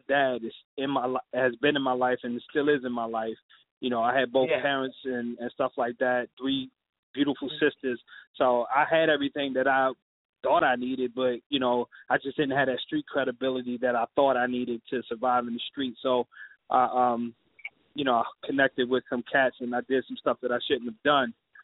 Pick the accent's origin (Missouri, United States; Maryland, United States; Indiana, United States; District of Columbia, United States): Maryland, United States; Baltimore; so growing up in Baltimore City is not hard not to be a knucklehead